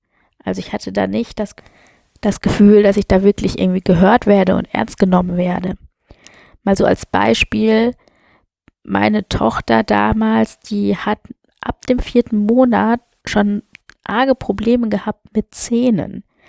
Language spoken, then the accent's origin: German; Germany; born or raised there; also born or lived in India